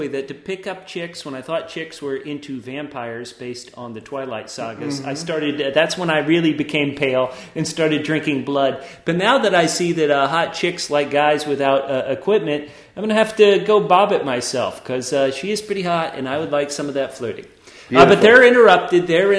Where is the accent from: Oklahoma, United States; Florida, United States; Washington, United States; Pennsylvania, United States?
Florida, United States; Fort Lauderdale; born there; Yeah, I was born in Fort Lauderdale.